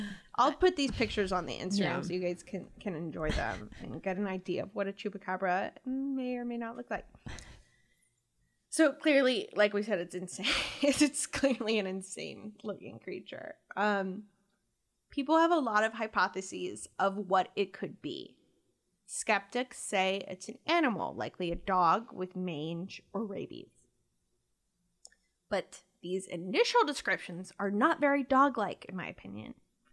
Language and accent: English; United States; Because I'm Cuban American.